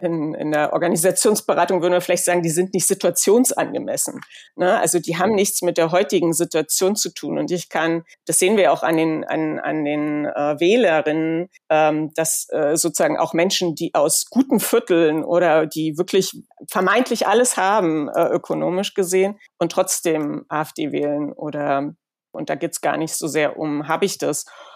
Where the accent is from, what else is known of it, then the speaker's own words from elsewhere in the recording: East Germany, Germany; moved away; die gleichen Erfahrungen als Ostdeutsche in Westdeutschland wie ich in den 90ern und 2000ern.